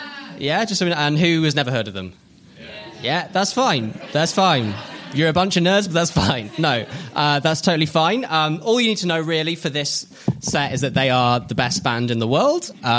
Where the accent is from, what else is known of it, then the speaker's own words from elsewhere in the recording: South East England, United Kingdom; at Truck Festival 2010, right, in my hometown in Oxfordshire.